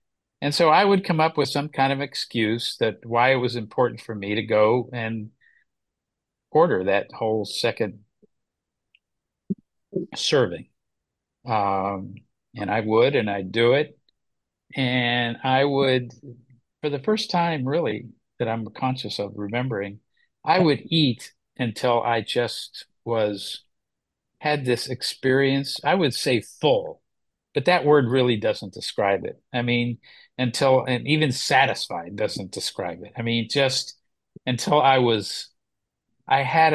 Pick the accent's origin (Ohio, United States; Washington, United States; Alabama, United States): Ohio, United States; I'm from Ohio initially